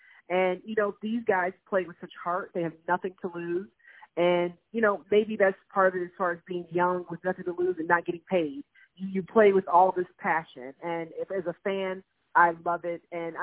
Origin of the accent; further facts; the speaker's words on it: Michigan, United States; It's all about Detroit. And then, you know, we're tough. You know me. I'm from Michigan. I'm a tough chick.